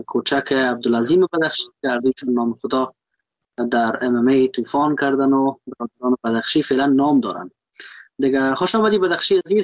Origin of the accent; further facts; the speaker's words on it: Afghanistan; ما یک افغان هستم